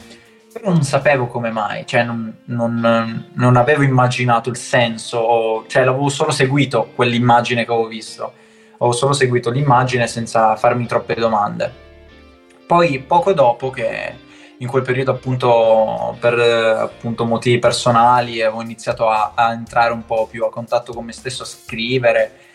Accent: Settimo Torinese, Piedmont, Italy; vengo da Settimo in provincia di Torino. Ho 20 anni

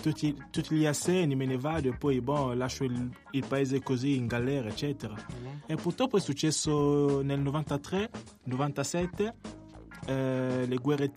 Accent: Pointe-Noire, Republic of the Congo; Italian is a second language; vengo da Pointe Noire dove ci sono industrie, eccetera, il petrolio

